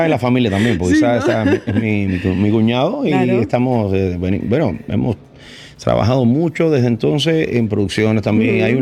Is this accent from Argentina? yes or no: no; Cuba; Entonces regresé a Cuba porque es mi tierra, o sea, es mi origen.